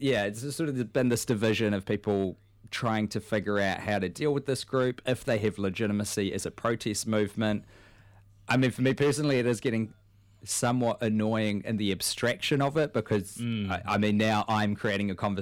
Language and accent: English; Wellington, New Zealand; I'm from Wellington. Apparently they stole the rubber mats from Koori Skate Park.